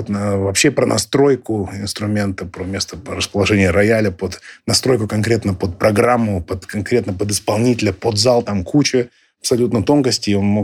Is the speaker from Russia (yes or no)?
yes; Irkutsk, Irkutsk Oblast, Russia; в мой родной город Иркутск, я помню это как вчера.